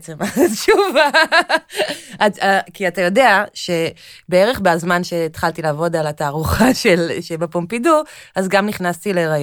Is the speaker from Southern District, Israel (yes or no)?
no; Tel Aviv, Tel Aviv District, Israel; born there; שנולדתי בתל אביב, אני תל אביבית